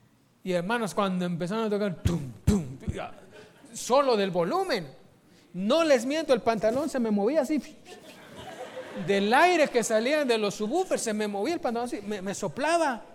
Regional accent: Mexico; dicen que es presidente de México, mío no es

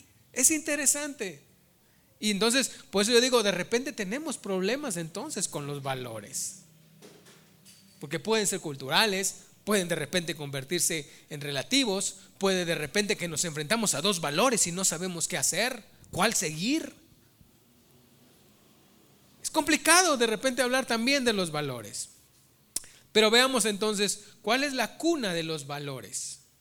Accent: Mexico; moved away; Para mí como mexicano, por lo menos en nuestra cultura y en nuestros valores cristianos allá

